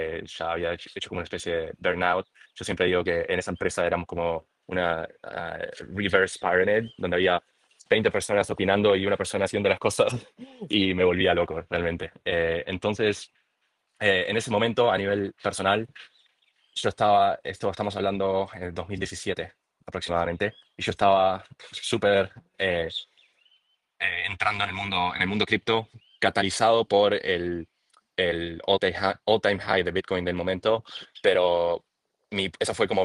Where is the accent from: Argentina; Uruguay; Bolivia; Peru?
Uruguay; Estudié ingeniería en informática en Uruguay, de donde soy, donde nací, donde me crié toda mi vida.